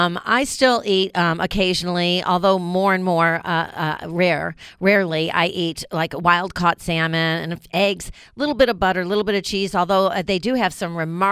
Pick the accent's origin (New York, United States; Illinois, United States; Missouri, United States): New York, United States; Growing up in New York, all the delis, you know, you go and you get your deli plate